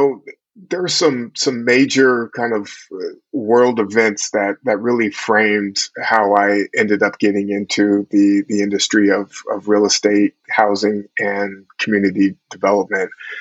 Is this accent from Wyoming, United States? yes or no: no; Sacramento, California, United States; also born or lived in Oakland / Bronx; And being originally from East Oakland, growing up in South Sacramento, spending some time in the Bronx as an undergrad